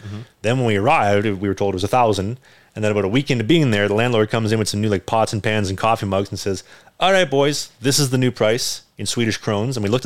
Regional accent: Cleveland, Ohio, United States; You know, shout out to my hometown of Cleveland, Ohio.

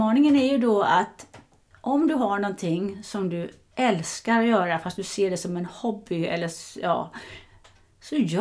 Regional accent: Sweden; som jag är svensk

